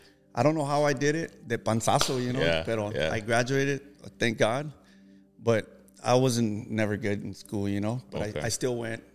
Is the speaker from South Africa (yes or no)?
no; Long Beach, California, United States; In North Long Beach, I went to Jordan High School.